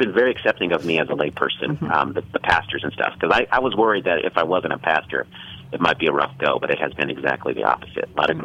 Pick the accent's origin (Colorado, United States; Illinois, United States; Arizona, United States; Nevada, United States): Colorado, United States; Denver; So I am now in my hometown of Denver, Colorado.